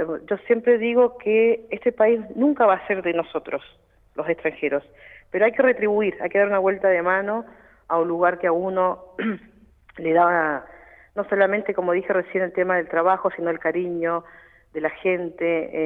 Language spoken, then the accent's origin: Spanish; Chile; Chilena. Soy chilena.